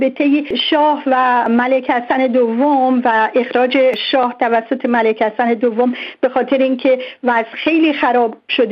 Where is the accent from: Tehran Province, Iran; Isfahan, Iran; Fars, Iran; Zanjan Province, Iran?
Tehran Province, Iran; Tehran; also born or lived in Abadan; من آبادان دنیا آمدم، خیلی خیلی زبدره چند داره سال پیش، منتها بزرگ شده تهران هستم